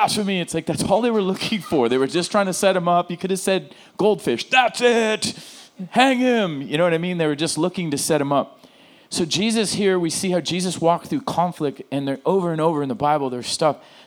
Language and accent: English; Oceanside, California, United States; I grew up in Oceanside.